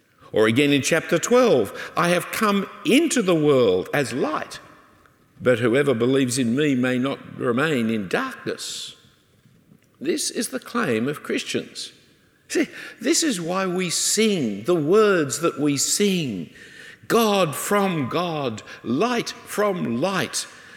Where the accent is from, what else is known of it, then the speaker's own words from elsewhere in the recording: Australia; Now, I know you know that I'm an Australian.